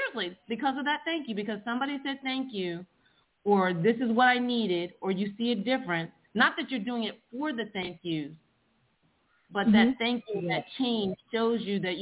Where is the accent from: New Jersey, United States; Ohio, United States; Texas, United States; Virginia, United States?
New Jersey, United States; Parsippany; me growing up in Parsippany, New Jersey.